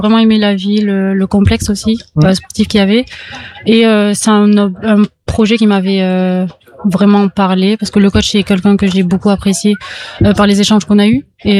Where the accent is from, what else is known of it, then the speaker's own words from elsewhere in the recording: Toulouse, Occitanie, France; Je viens de Toulouse à peu près.